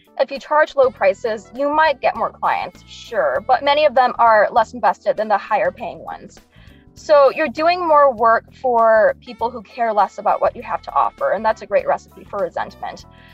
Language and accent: English; Detroit, Michigan, United States; from Detroit, Michigan.